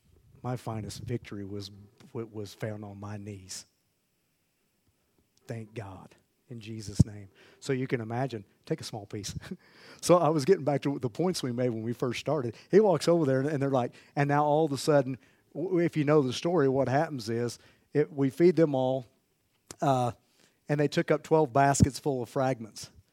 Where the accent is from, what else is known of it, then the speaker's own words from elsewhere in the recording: Oklahoma, United States; I'm still saying my ain'ts. I'm still from Western Oklahoma.